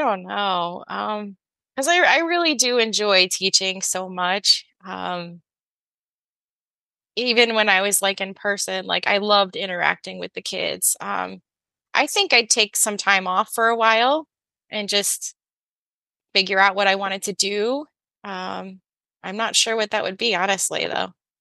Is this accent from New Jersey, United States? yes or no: yes; Jackson, New Jersey, United States; now in Pennsylvania, United States; I grew up in New Jersey, actually. Close in a town called Jackson. Most people know it because that's where Six Flags is.